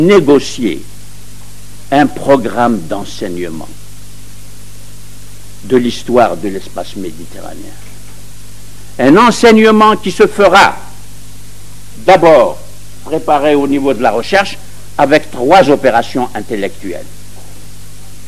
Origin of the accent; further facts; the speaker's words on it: France; je suis français